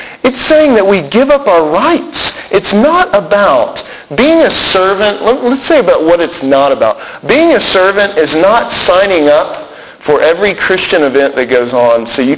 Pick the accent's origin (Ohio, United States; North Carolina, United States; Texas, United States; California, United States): Texas, United States; You know, I'm from Texas, and we Texans can be kind of prideful about our state.